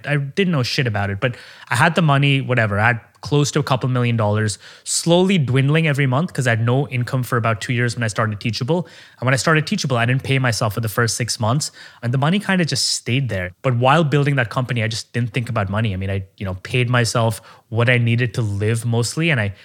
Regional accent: Oman; now in United States; I grew up in Oman, the Middle East, like people earned a lot less there.

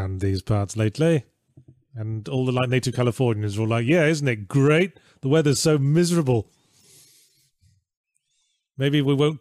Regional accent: England, United Kingdom; I grew up in England. We study European languages because we're right next to Europe.

